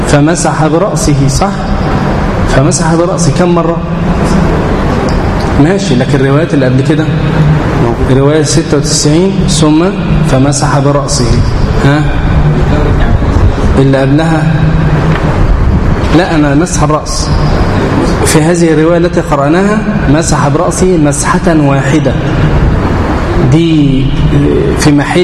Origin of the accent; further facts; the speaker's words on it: Egypt; والكتب دي كلها صنفها عندنا هنا في مصر